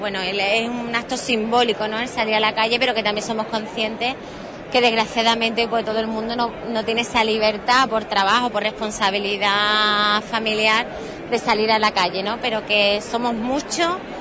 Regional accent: Huelva, Andalusia, Spain; somos ciudadanos de Huelva

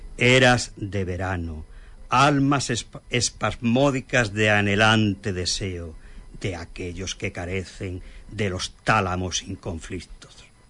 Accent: Andalusia, Spain; un paraíso de Huelva, que es la sierra onubense, sin menos despreciar o menos valorar a otras comarcas

